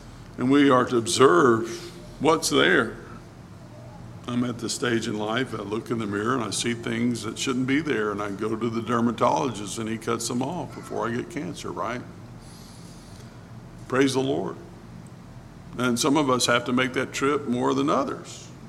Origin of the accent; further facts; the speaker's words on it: Alabama, United States; I'd been bitten thousands and thousands of times as growing up in South Alabama.